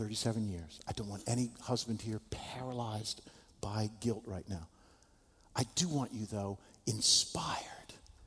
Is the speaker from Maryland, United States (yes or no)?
yes; Takoma Park, Maryland, United States; Actually, where I grew up in Tacoma Park, Maryland, I never remember anybody referencing a musical